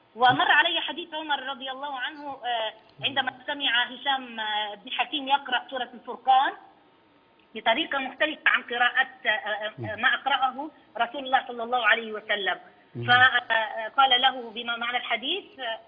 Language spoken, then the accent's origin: Arabic; Lebanon; moved away as an adult; now in Medina, Saudi Arabia; ولدت في لبنان وترعرعت فيها إلى أن تخرجت من الثانوية، ثم أكرمني الله تعالى بالمجيء إلى بلد الثاني المملكة العربية السعودية